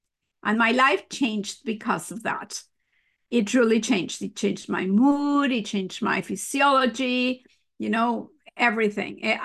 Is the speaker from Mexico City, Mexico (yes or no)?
yes; Mexico City, Mexico; English is a second language; moved away as an adult; now in Canada; I'm actually from Mexico. I was raised and born in Mexico City, and I moved to Canada 37 years ago. I was here when I was 25 to do a PhD. So now you know how old I am. I'm 63.